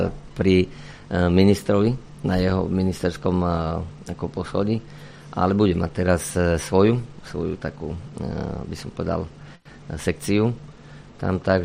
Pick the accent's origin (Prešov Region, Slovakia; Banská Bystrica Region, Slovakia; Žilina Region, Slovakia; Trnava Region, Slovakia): Prešov Region, Slovakia; Vranov nad Topľou; lebo ja som z Vranova na Topľov